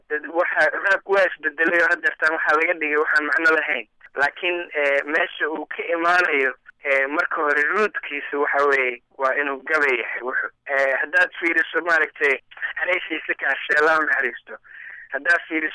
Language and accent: Somali; Mogadishu, Banaadir, Somalia; Soomaaliya waa meel aad waa waddankaygii waa aada way igu weyn tahay. Waa meel aan ku koray, waa ku dhashay Muqdisho aan ku koray, marka ciido badanna halkaasaan ku soo qaatay.